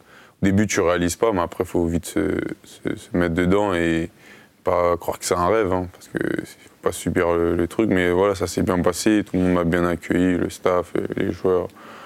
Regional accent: Saint-Étienne, Auvergne-Rhône-Alpes, France; parce que je viens de Saint-Etienne, c'est vraiment chaud.

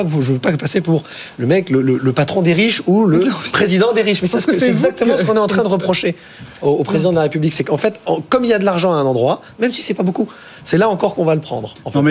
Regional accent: France; On est français, on a ce réflexe de français.

